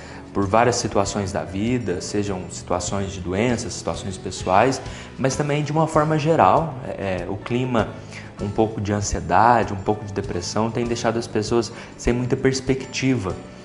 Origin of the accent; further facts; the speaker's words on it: Muzambinho, Minas Gerais, Brazil; criado em uma família religiosa. Eu me lembro que meus pais me levavam sempre à missa. Sou natural da cidade de Muzambim.